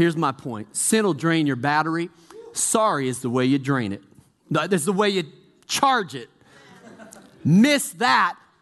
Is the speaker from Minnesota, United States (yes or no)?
no; Chicago, Illinois, United States; I'm from Chicago. And in the Midwest, when it would get 50 below zero